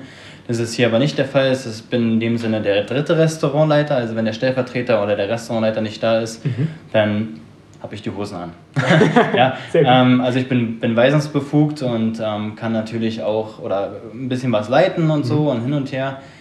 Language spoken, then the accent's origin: German; Berlin, Germany; komme gebürtig aus Berlin